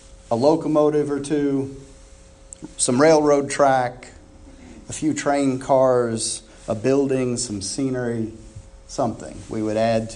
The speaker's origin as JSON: {"language": "English", "country": "Germany", "tie": "born or raised there", "also_born_or_lived": "Austria", "said": "much of my childhood, I grew up in Europe, Germany and Austria mostly"}